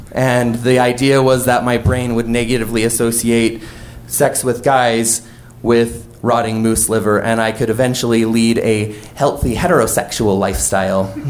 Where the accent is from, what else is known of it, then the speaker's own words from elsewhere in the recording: Wyoming, United States; It was quite a drive, 7 hours round trip from my hometown in Wyoming to come and meet with a therapist.